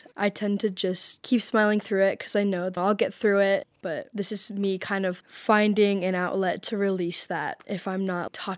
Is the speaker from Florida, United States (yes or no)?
yes; Florida, United States; It's great to be here. I'm from Florida